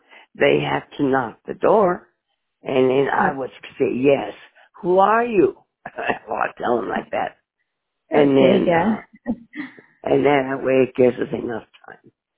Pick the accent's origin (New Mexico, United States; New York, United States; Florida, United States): New Mexico, United States; Las Cruces; born there; Mm-hmm. I was born in 1930. I was born here in Las Cruces.